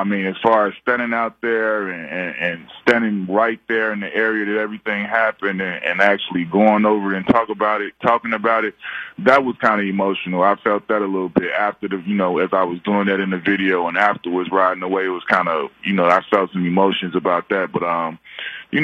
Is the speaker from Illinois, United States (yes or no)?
yes; Chicago, Illinois, United States; anybody that knows me, they all know that I'm from Chicago. At some point, that comes up, and because I bleed it. You know, everything, I'm very proud to be from Chicago